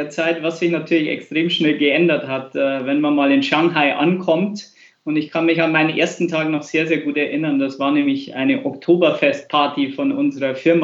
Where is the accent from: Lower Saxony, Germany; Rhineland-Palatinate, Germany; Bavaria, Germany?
Bavaria, Germany; Pfreimd heißt der Ort, ist da, wo sich die A6 und die A93 kreuzen. Da gibt es nicht viel außer Wald, aber es ist eine schöne Ecke. Das ist meine Heimatstadt. Und ich habe in Regensburg studiert.